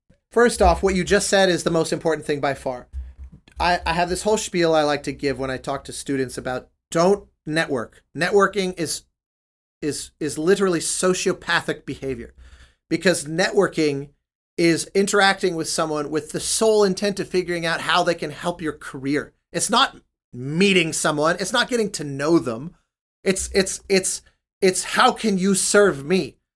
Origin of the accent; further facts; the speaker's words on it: Colorado, United States; I grew up in Colorado. It was an enormous exposure to Mexican culture there